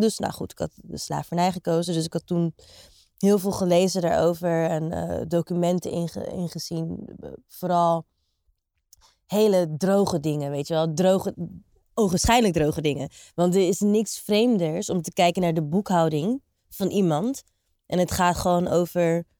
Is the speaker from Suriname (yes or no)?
yes; Suriname; ik kom uit Suriname. Ik weet niet, zeg maar... exact de details van hoe ver mijn voorouders gaan. Want kijk, ik heb ook een Chinese tak. De opa van mijn opa komt uit China.